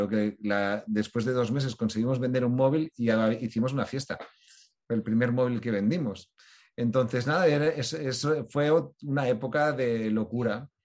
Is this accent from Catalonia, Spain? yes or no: yes; Barcelona, Catalonia, Spain; soy barcelonés, siempre he hecho negocios desde Barcelona, creo que la calidad de vida que tenemos aquí es impresionante